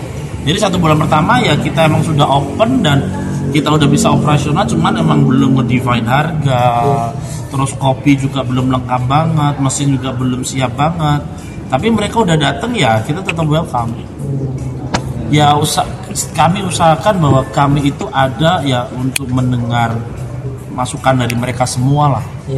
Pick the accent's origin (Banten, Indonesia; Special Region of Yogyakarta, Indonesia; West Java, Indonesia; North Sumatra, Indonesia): Special Region of Yogyakarta, Indonesia; Bantul; now in Jakarta, Indonesia; Di Jogja daerah Bantul mas, aku dari Jogja, dari Bantul.